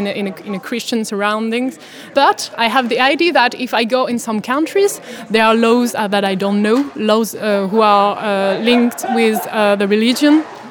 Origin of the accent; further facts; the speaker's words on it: Montpellier, Occitania, France; English is a second language; I remember I come from Montpellier